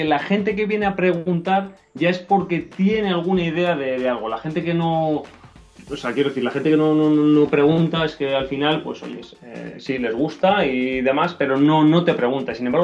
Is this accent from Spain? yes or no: yes; Burgos, Castile and León, Spain; les empiezas a situar un poquito dónde está Burgos